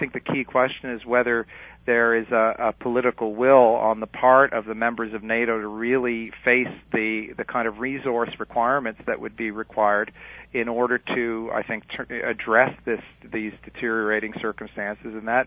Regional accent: Canada; if you don't mind my saying, as a Canadian

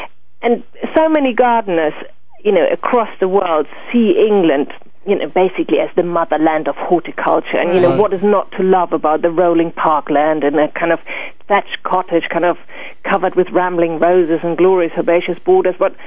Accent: Germany; because I'm from Germany

